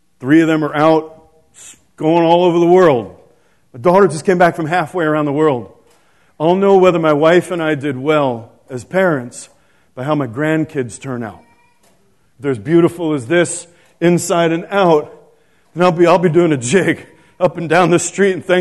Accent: New York, United States; also born or lived in Boston; It was so funny because I'm from New York. I lived in Boston. I'm from the Empire State. You know, I'm used to big things.

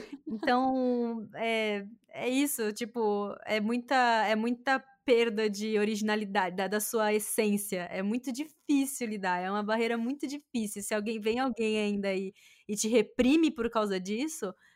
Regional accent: Pará, Brazil; born there; Eu sou nortina, né? Eu nasci no Pará, mas meu sotaque eu nunca tive.

